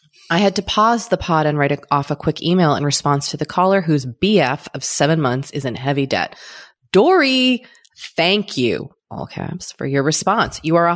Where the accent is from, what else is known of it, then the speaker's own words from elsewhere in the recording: United States; I think as a country, and again, just speaking as an American, lots of us, there's a lot of debt here.